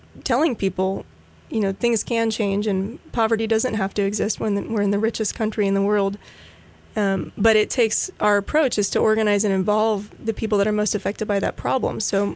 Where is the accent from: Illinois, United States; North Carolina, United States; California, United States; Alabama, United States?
California, United States; Pleasant Hill; born there; I was born in the East Bay area. Mm-hmm. In a little town called Pleasant Hill.